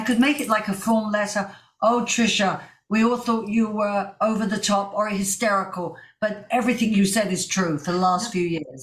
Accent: London, United Kingdom; I'm in England, I'm from London.

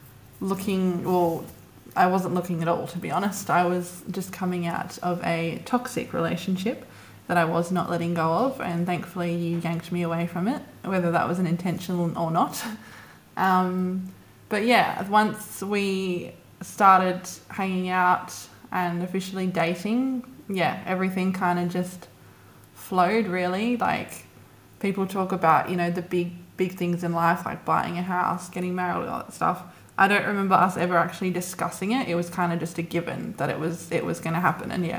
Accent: Western Australia, Australia; mostly WA though, which I will always appreciate that I got to experience my home state before I sort of ventured off the rest of Australia and the world.

